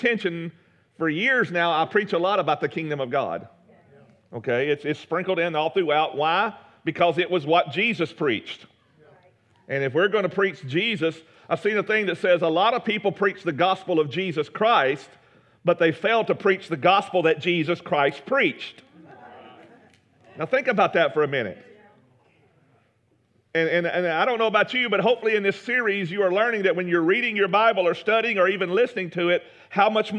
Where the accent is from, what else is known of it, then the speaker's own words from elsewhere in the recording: United States; born there; first language English; I speak English because I'm an American. I drive on the right side of the road because I was born in America. It is my birth rights. It is my birth culture, and I have this English as my birth language.